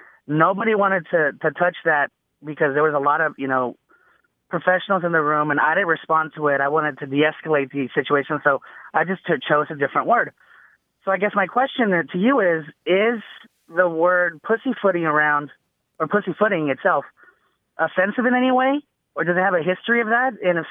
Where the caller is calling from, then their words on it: Dallas, Texas, United States; I'm calling from Dallas, Texas.